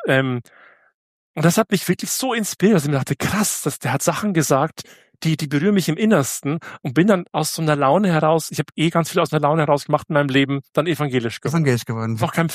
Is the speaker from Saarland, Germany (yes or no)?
no; Bavaria, Germany; Also ich bin gut katholisch aufgewachsen in der Oberpfalz